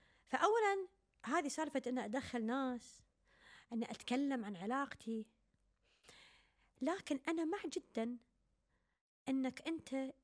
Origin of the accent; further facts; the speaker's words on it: Cairo, Cairo Governorate, Egypt; born there; أجدع ناس مصريين أنا مولودة في القاهرة قلت لك